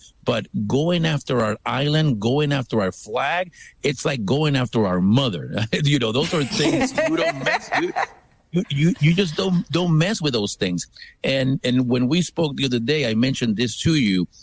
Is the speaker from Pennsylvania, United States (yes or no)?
yes; Pennsylvania, United States; I know you want to talk to me because I'm from Pennsylvania, but I'm here to give you a little bit of news.